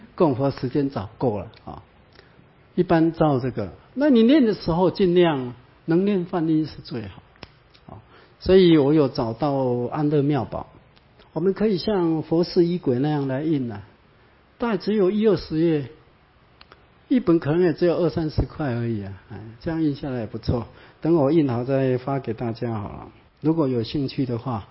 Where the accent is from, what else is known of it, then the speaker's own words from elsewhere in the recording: China; 可罗马拼音我们中国人读起来怪怪的